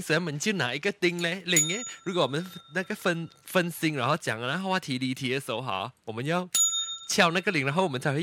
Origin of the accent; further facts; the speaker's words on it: Tanjung Bungah, Penang, Malaysia; 其实我是来自槟城的啦、我小的时候是在当中母雅。我以前是在丹东母雅。